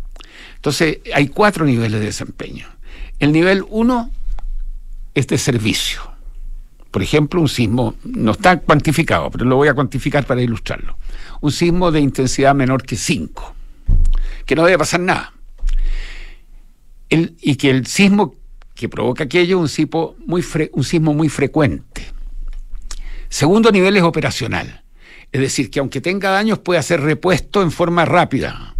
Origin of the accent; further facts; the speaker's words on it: Arica, Arica y Parinacota, Chile; Pero yo vengo de Arica.